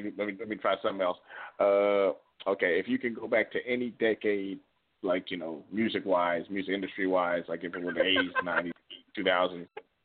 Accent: Virginia Beach, Virginia, United States; I'm from Virginia Beach, Virginia, representing QLN Entertainment.

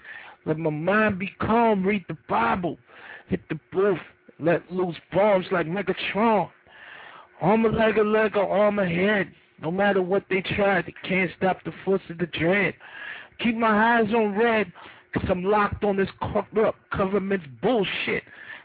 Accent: Jamaica; I'm Jamaican, so I can say this. I can't stand half of my Jamaican sisters that's big-boned.

